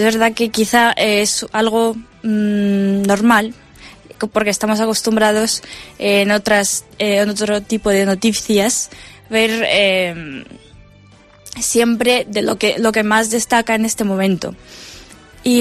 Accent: Ukraine; Spanish is a second language; tengo familiares que están, hablo de hombres que están defendiendo el territorio ucraniano, que es mi tierra también

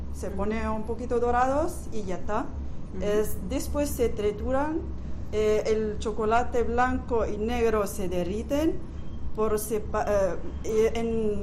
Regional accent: Morocco; De Marruecos.

